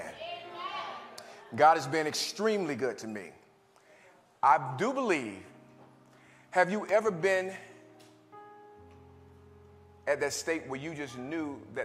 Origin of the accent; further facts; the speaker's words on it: Opa-locka, Florida, United States; But I'm not going to lie. I'm from Opa-locka. That man done hit my car.